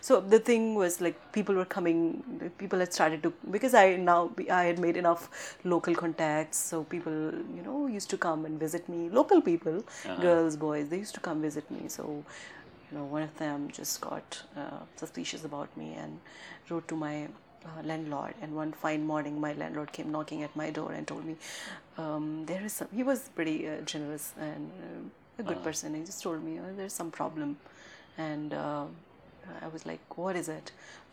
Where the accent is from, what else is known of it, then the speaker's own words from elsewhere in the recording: India; and even though I'm from India and there are a lot of problems with India and Kashmir, but then they loved me there.